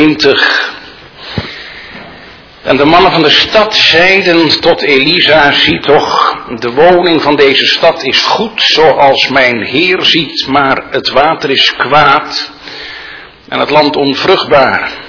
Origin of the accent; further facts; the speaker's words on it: Genemuiden, Overijssel, Netherlands; Zoals ik vroeger in mijn jeugd zag in Geenemuiden, wagens met een paarden, vooral ervoor, met hooi en zo.